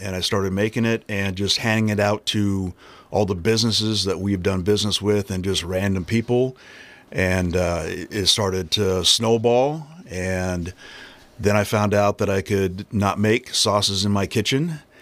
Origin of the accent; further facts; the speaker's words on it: Oregon, United States; now in Butternut, United States; So my wife and I are from Oregon, and we moved to Butternut last year.